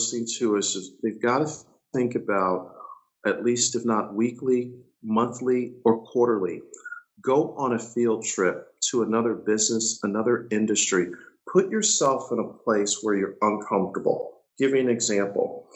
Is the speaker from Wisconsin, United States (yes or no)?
no; Buffalo, New York, United States; I said, dude, I'm from Buffalo, New York.